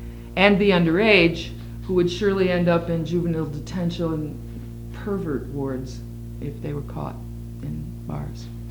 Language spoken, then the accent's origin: English; Illinois, United States; My home state, Illinois, did that in 1961.